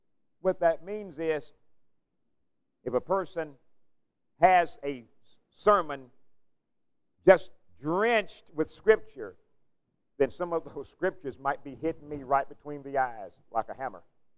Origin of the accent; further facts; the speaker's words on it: Pulaski, Tennessee, United States; I'm an old Tennessee boy, born and raised in Pulaski.